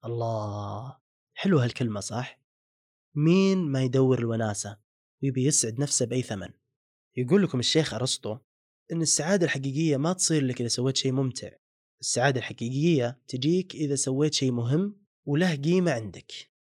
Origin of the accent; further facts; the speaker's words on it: Saudi Arabia; في جملة منتشرة عندنا بالسعودية تقول لك عامل كما تعامل